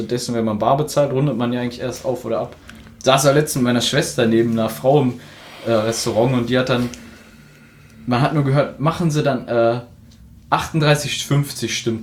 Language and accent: German; North Rhine-Westphalia, Germany; Zum Glück komme ich aus der Gegend